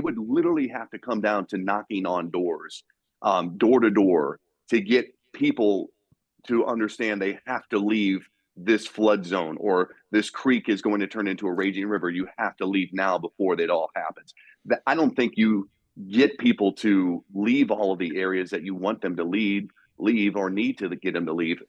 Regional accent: Midwest, United States; People in this part of the country, like I grew up in the Midwest, a very small town, we're very, you know, rigid in our beliefs.

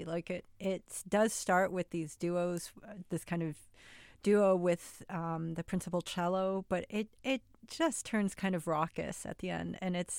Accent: United States; I'm American, I was born here. My parents were immigrants, so I'm first generation American.

